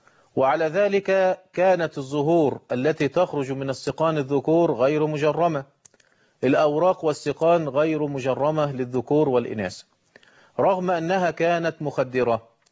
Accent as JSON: {"language": "Arabic", "country": "Egypt", "said": "وتدرجه في جداول كما يحدث عندنا في مصر. عندنا 6 جداول في قانون المخدرات."}